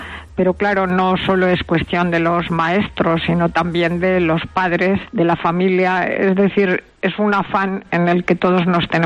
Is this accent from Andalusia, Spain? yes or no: no; Molina de Aragón, Castilla-La Mancha, Spain; el que se acuerden los de mi tierra de nacimiento y de crianza, porque pasé en Molina de Aragón pues hasta que terminé mis estudios de preuniversitario.